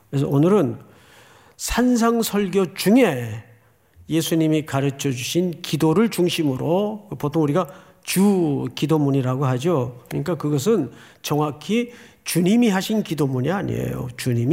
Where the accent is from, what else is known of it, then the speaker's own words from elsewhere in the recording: Daegu, South Korea; 제가 어린 시절을 대구에서 살았기 때문에